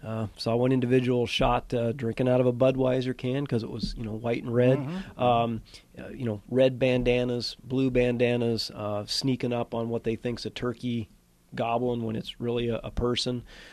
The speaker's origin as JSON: {"language": "English", "region": "Iowa", "country": "United States", "tie": "born or raised there", "said": "I was born and raised in Southwest Iowa."}